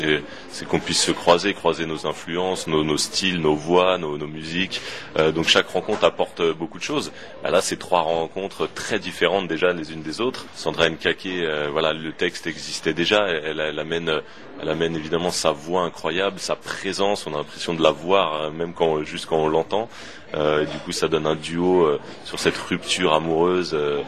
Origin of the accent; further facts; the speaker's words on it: Saint-Denis, Île-de-France, France; now in Paris, France; Non, j'ai déménagé cet été. Je suis un tout nouveau Parisien. J'ai l'impression d'être un peu en vacances ou alors d'être un immigré à Paris. Enfin, je me sens encore très banlieusard.